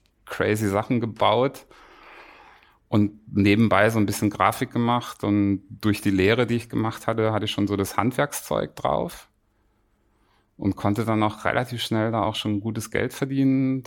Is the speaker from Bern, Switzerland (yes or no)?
no; Geneva, Switzerland; ich bin halt in Genf groß geworden als Kind.